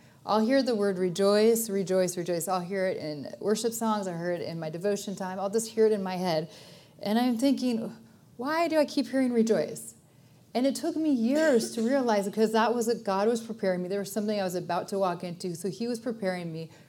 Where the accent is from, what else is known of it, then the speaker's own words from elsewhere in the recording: Colorado, United States; We're originally from Colorado, so getting to know the California area has been brand new.